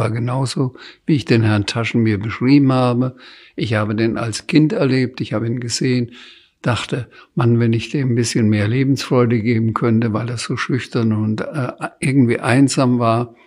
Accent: Bamberg, Bavaria, Germany; Ich kann in Bamberg durchaus durch die Stadt gehen, in meiner Heimatstadt

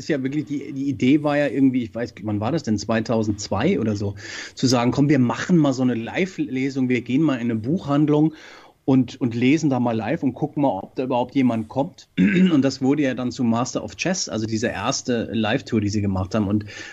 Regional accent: Frankfurt, Hesse, Germany; In Frankfurt, was mich sehr freut, in meiner Heimat

